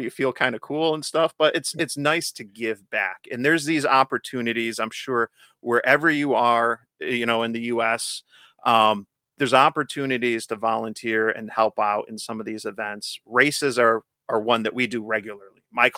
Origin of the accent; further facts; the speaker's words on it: New Hartford, New York, United States; he's in New Hartford, which is a suburb of Utica. I'm like, hey, I'm from New Hartford.